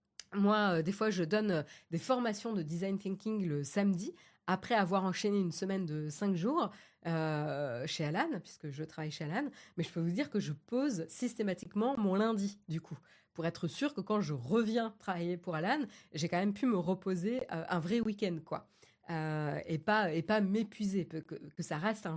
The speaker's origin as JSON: {"language": "French", "country": "France", "said": "en tant que Française, avec le droit qui protège, le droit du travail qui protège quand même les employés"}